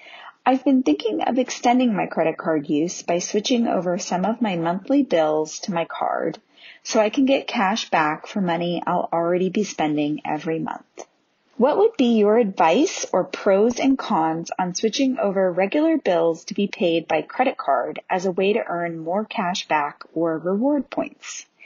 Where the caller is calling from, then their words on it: Bend, Oregon, United States; I am calling from Bend, Oregon, the home of Deschutes Brewery